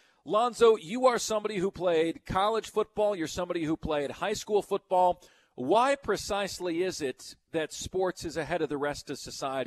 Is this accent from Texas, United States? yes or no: yes; Houston, Texas, United States; when I was growing up in Houston, Texas, naturally segregated.